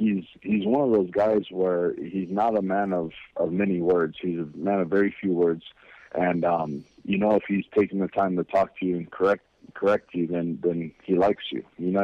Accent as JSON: {"language": "English", "region": "Hawaii", "country": "United States", "said": "We're Hawaiian, bro. I don't know about that ice skating."}